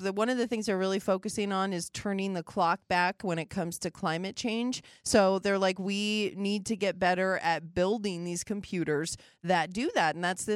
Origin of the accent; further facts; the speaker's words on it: North Dakota, United States; I grew up on North Dakota and in North Dakota, and they had outside of the town I grew up, there was a car on the lake.